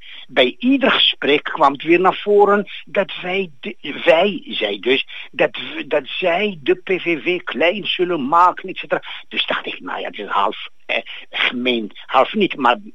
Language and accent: Dutch; Israel; now in Netherlands; Ik kom uit Israël hier naartoe.